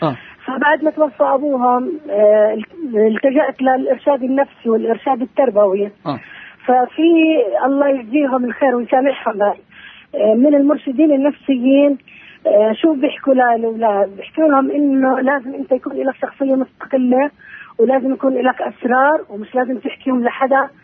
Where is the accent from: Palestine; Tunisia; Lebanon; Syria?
Palestine; Nablus, West Bank; أنا من نابلس